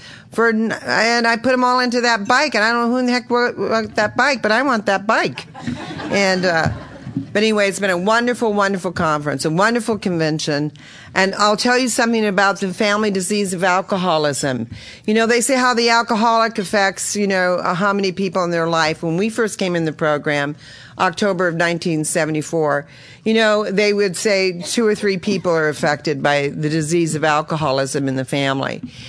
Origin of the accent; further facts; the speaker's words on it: Reno, Nevada, United States; I mean, we're from Reno, right?